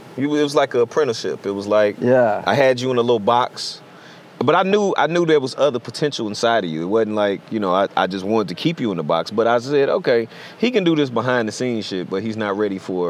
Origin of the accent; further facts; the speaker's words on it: Chicago, Illinois, United States; Like, I come from Chicago, the hood, you know, whatever you want to call it.